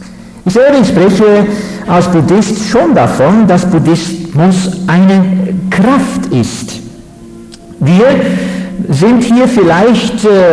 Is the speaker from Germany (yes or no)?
no; Netherlands; Ich komme aus Holland. Ich bin tatsächlich tibetischer Buddhist gewesen für eine Zeit von gut 7 Jahren.